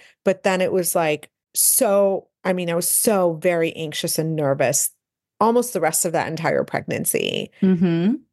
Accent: Cleveland, Ohio, United States; But we grew up in Cleveland, Ohio, which is, you know, the mecca of cardiology.

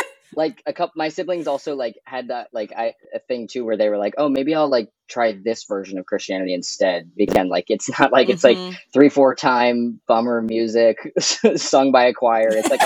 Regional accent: Savannah, Georgia, United States; also born or lived in Syracuse; So I was born in Syracuse, New York, but I was mostly raised in Savannah, Georgia.

